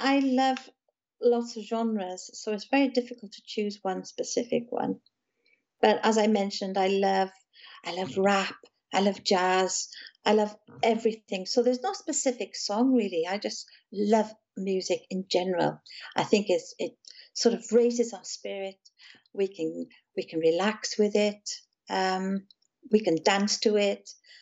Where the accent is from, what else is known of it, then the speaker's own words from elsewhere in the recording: Wales, United Kingdom; accent: South Welsh; now in Somerset, United Kingdom; My accent is from South Wales. So if you know … I'm sure many people do around the world, I come from not far where … came from. Now I'm living in Somerset